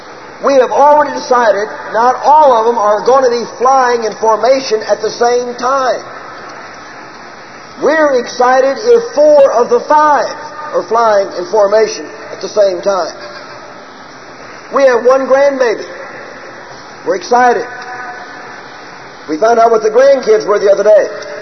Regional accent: St. Louis, Missouri, United States; I grew up in St. Louis. We were taught from children, from birth, to love the Cardinals and hate the Cubs.

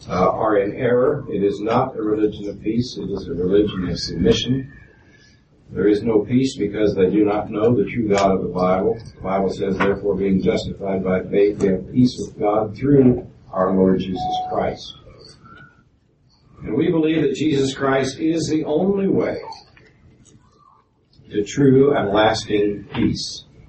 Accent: Joplin, Missouri, United States; I'm from Joplin, Missouri.

